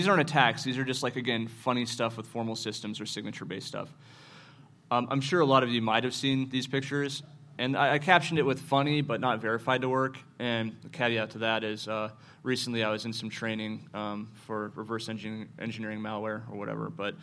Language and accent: English; Arizona, United States; We're from Arizona, and I would like to get out, but that's where we're from.